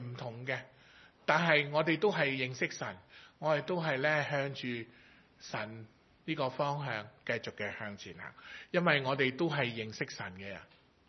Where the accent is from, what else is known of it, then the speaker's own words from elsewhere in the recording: Hong Kong; 我是香港来的啦，是不是？我是基督徒。